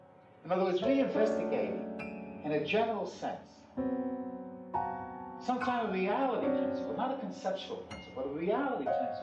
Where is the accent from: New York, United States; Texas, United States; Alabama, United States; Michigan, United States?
New York, United States; After all, I'm a New Yorker.